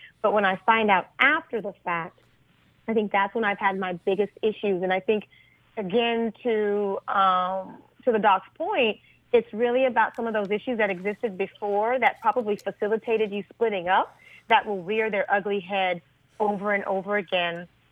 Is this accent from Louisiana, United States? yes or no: yes; Louisiana, United States; I am from Louisiana, so you know how that goes down.